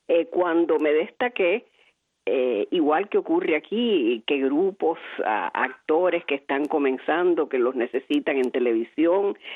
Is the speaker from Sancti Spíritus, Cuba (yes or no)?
no; Havana, Cuba; now in Miami, United States; Me quedé en Cuba para después prácticamente abandonar. Así yo salí de La Habana en el 1960, Cari, un día antes de la Navidad.